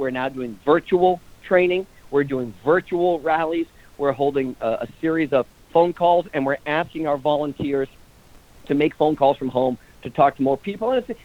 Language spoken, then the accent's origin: English; New Hampshire, United States; that's about 7 times the population of my home state of New Hampshire